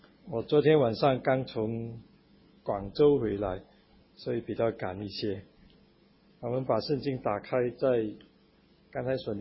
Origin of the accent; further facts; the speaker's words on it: Hong Kong; 我们香港人是不用手的